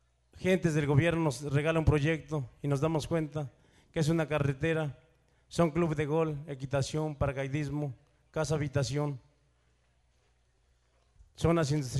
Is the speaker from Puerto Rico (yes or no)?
no; Tepeaca, Puebla, Mexico; Es un orgullo para nosotros que venimos de lugar de Puebla, Tepeaca, estar acá